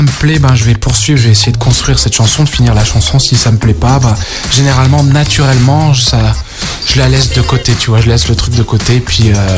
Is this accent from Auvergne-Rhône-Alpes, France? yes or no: yes; Lyon, Auvergne-Rhône-Alpes, France; now in Scotland; tu parles super bien français, alors que je suis de Lyon, donc c'est rigolo. Ouais, je t'avoue qu'après quelques années émigrées à l'étranger, à parler que anglais souvent, je t'avoue que j'ai perdu un peu la sonorité